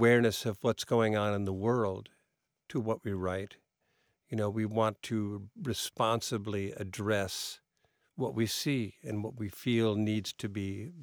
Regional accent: Philadelphia, Pennsylvania, United States; The station we all listened to growing up in Philadelphia had a chart of 99 songs

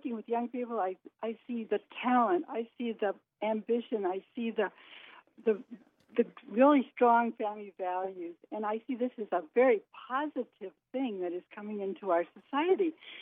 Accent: Arizona, United States; Well, I'm from Arizona, too.

